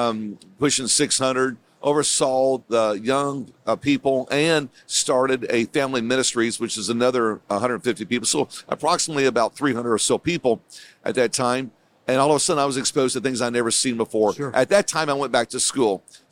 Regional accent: Sheridan, Indiana, United States; moved away as an adult; It's a little farm town called Sheridan, Indiana. And so this is all I've ever known. I was raised in Indiana. I'm a Hoosier. Moved away when I was 30 years old, 29, and almost 30, to East Tennessee

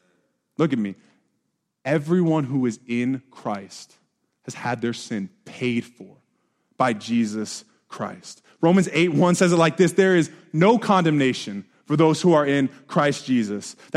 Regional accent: Nebraska, United States; We're from Nebraska, right? Like we're corn huskers, you know?

